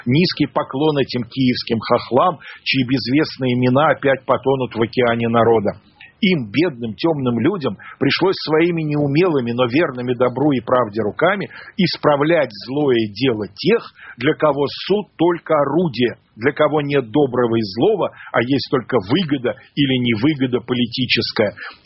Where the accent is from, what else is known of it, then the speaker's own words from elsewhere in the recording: Russia; А я болею за нашу сборную, за российскую, потому что я россиянин.